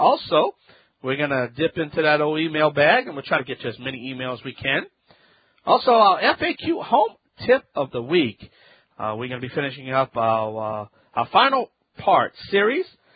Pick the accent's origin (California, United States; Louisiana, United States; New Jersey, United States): Louisiana, United States; That's right, I'm the Cajun man from the Bayou land.